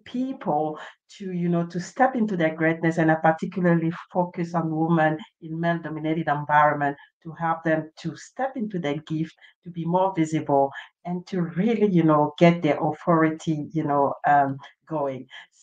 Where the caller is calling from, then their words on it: Perth, Western Australia, Australia; I'm tuning in from Perth, Australia, so it's nighttime here